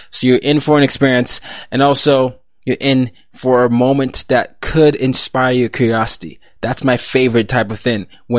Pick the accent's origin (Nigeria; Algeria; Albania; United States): Nigeria; And not just because as a Nigerian, it means so much to me